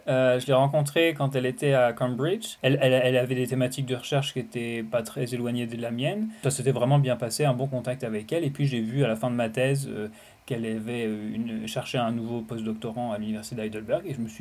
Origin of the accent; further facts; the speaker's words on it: Île-de-France, France; born there; moved away as an adult; also born or lived in Barcelona / England; Je suis né en région parisienne, dans le sud-ouest, à côté de Meulan. C'est pas passionnant, c'est la banlieue. Je me sens pas vraiment d'un endroit particulier en France.